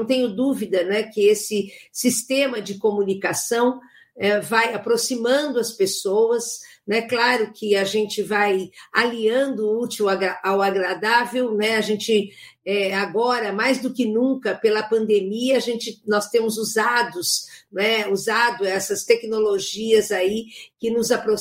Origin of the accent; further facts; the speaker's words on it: Londrina, Paraná, Brazil; sou aqui de Londrina, formada em 1979